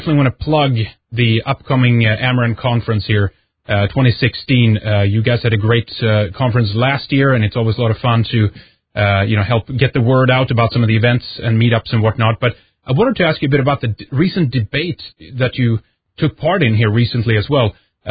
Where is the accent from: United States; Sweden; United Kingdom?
Sweden; English is a second language; from Sweden, and you're listening to Red Ice Radio.